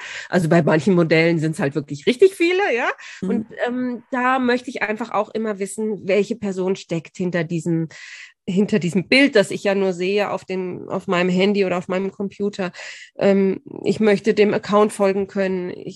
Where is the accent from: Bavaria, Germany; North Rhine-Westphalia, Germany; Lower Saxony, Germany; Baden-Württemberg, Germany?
Bavaria, Germany; Bad Tölz; weil Tölz eben meine Heimatstadt ist, war das irgendwie so, das hat mich wahnsinnig gefreut